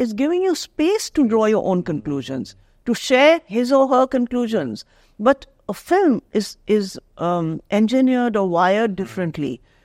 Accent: Uttarakhand, India; I'm from Uttarakhand.

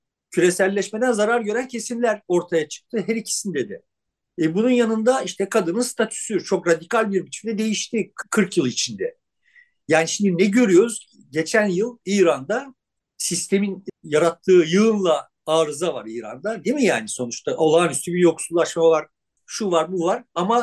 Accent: İzmir, Turkey; also born or lived in Eskişehir; Ben Eskişehir'de doğdum. İzmir'de büyüdüm.

